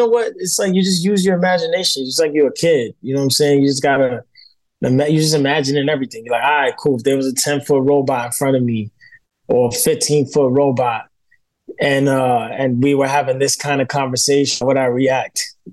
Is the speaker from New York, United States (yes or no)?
yes; New York City, New York, United States; because I'm from New York. You know, I grew up in Bushwick in Brooklyn